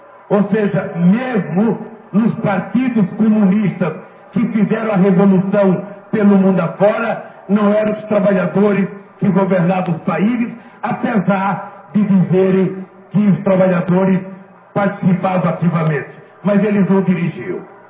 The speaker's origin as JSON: {"language": "Portuguese", "town": "Garanhuns", "region": "Pernambuco", "country": "Brazil", "tie": "born there", "said": "até em Garanhuns, onde eu nasci"}